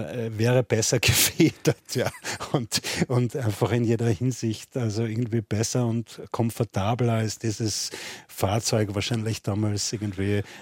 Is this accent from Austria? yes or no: yes; Austria; ja, als Österreicher mit einem ganzen Haufen deutscher Touristen